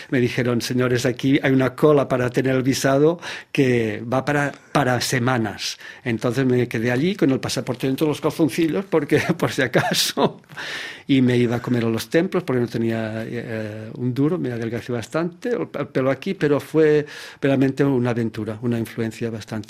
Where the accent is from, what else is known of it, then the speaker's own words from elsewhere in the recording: Olot, Catalonia, Spain; cuando actuamos en Olot, en mi pueblo